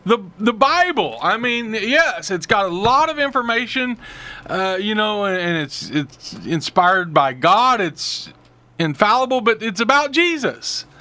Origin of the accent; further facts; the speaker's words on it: Russia; Hello from Russia. I am from Russia.